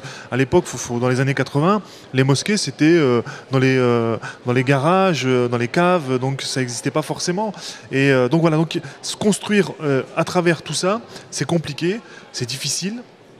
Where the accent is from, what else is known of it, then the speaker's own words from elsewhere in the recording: France; C'est-à-dire que j'ai beau être français, j'étais même en équipe de France, donc je suis français dans l'âme, dans le rêve, dans le parler